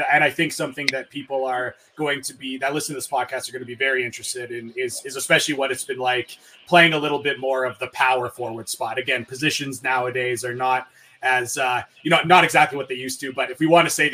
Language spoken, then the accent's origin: English; Canada; I'm actually Canadian. I live in Edmonton.